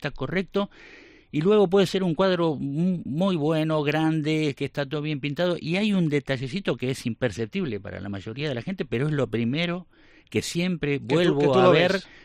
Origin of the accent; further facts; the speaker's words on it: Mar del Plata, Buenos Aires Province, Argentina; que queda a 400 kilómetros de Mar del Plata, de donde soy yo